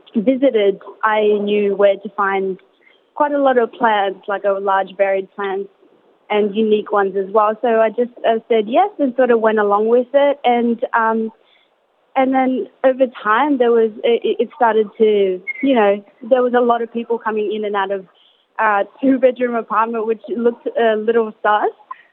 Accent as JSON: {"language": "English", "region": "Ilocos Region", "country": "Philippines", "tie": "born or raised there", "second_language": "English", "moved": "yes", "lives_now": "Australia", "said": "growing up in Pangasinan, which is a farming province."}